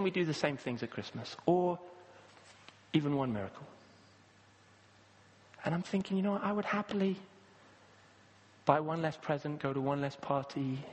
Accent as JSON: {"language": "English", "country": "Kenya", "tie": "born or raised there", "said": "I grew up in Kenya."}